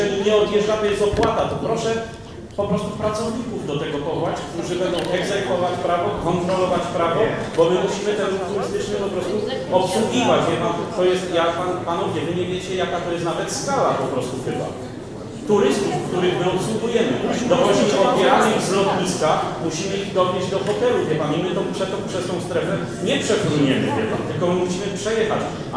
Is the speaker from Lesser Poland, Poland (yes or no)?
yes; Kraków, Lesser Poland, Poland; ja jestem rodowitym krakowianinem, urodziłem się tu, studia skończyłem